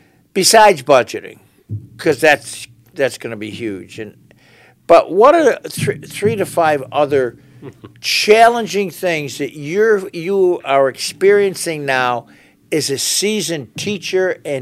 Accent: Pittsfield, Massachusetts, United States; Pittsfield is parochial. You know what I mean? I grew up in the North End. We never left the North End.

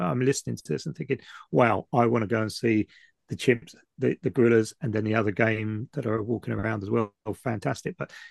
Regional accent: South East England, United Kingdom; maybe it's because I'm from Kent

